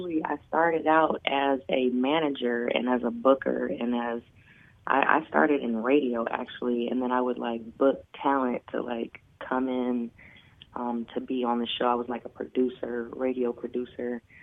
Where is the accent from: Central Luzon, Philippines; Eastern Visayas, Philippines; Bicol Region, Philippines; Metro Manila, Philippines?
Metro Manila, Philippines; Manila; born there; I'm half Asian. Yeah, I'm half black. You know, they say black don't crack. And then the other half, I was born in Manila.